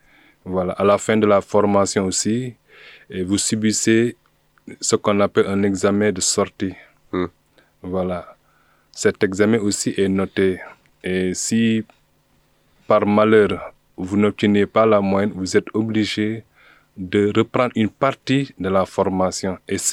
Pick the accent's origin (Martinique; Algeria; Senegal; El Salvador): Senegal; now in Montpellier, France; Je suis originaire du Sénégal, d'ethnie sérère.